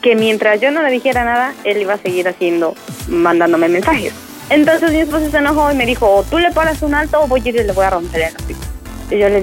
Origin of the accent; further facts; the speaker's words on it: Nezahualcóyotl, State of Mexico, Mexico; En Ciudad Neza.